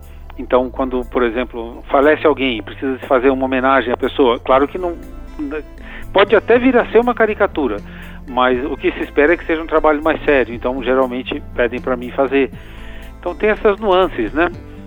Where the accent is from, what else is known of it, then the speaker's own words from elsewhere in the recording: Chile; eu cresci no Chile, né, Margarida, como você deve saber, né? E acompanhei lá todo o processo político. Estávamos no Chile em 1973, quando houve o golpe.